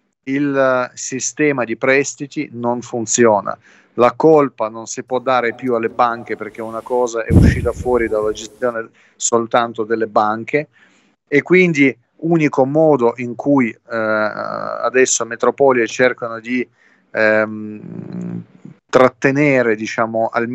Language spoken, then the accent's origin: Italian; Russia; Italian is a second language; now in Saudi Arabia; se vado in giro qua in Arabia, anche così, lavare la macchina o in supermercato, e qualcuno mi chiede tu di dove sei, dico io sono russo